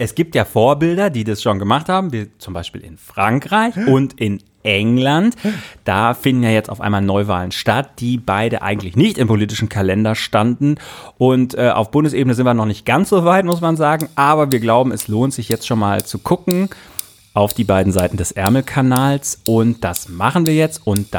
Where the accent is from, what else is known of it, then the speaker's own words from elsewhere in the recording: Germany; Also wollen wir als Deutsche wirklich Leuten sagen, so, ihr müsst jetzt kämpfen.